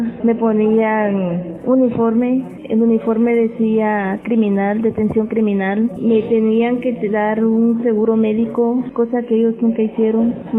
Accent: Guatemala; moved away as an adult; now in United States; Soy de Guatemala. Yo, por motivo de mi enfermedad, me vine a buscar asistencia médica.

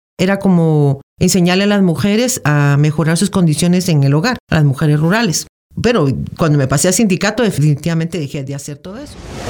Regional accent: Zacapa, Guatemala; Yo soy originaria de Zacapa.

